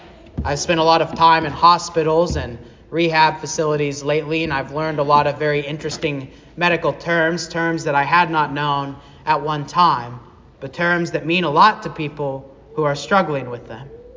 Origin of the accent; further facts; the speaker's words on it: Arkansas, United States; now in Olive Branch, United States; I bet none of us had ever heard of Olive Branch, Mississippi when we were growing up in Saline County, Arkansas.